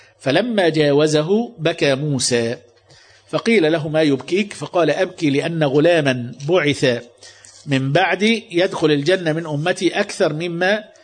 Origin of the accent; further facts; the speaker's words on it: Mecca, Makkah Province, Saudi Arabia; احنا عندنا في مكة يعني في نسمع عن